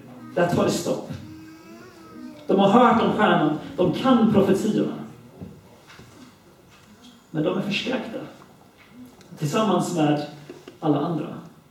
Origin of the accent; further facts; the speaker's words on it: United Kingdom; now in Sweden; Jag växte upp i Storbritannien.